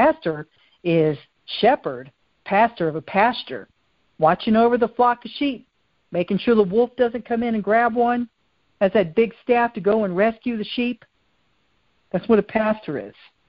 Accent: the South, United States; I laugh because, you know, I'm originally from the South, and in the South, they still use that saying, well, bless your heart.

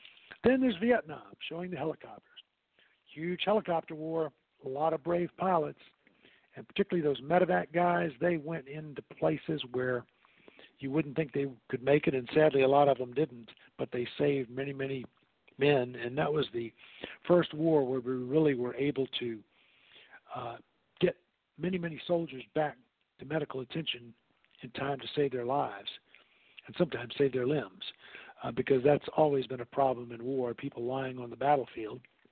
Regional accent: Newport News, Virginia, United States; And my hometown of Virginia has a victory arch.

